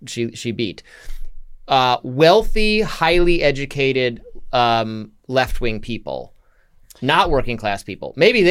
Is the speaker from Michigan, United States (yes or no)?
yes; Michigan, United States; accent: Michigan; my Michigan accent comes out when I have to discuss him.